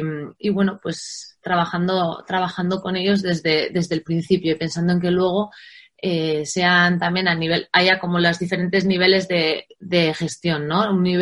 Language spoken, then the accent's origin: Spanish; Navarre, Spain; y vengo de Navarra